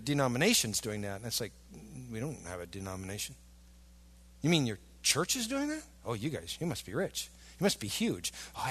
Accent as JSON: {"language": "English", "region": "Wisconsin", "country": "United States", "said": "I know we're from Wisconsin. We'd like that, okay?"}